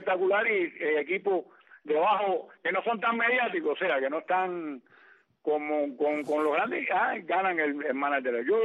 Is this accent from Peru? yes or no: no; Cuba; estoy contento, primero porque soy cubano.